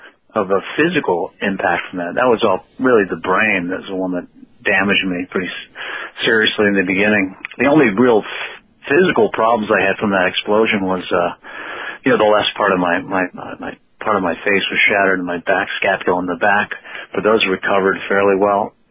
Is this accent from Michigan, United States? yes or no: yes; Michigan, United States; moved away as an adult; I was raised just outside of Detroit. And then, you know, I was there until I was about 18 years old. I left.